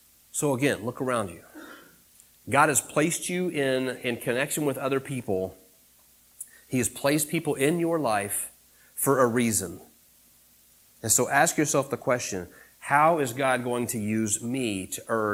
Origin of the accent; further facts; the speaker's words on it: Springfield, Missouri, United States; the church I grew up in Springfield